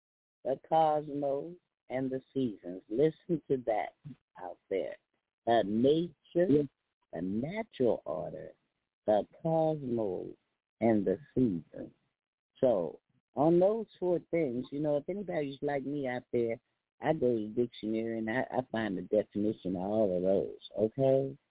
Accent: Texas, United States; born there; I was born in Texas, and it gets real hot down there.

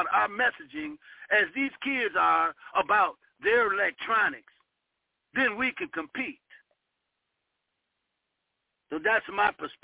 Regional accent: Cleveland, Ohio, United States; I remember I came from Cleveland, Ohio, where Cleveland used to be sort of like a hub for entertainers.

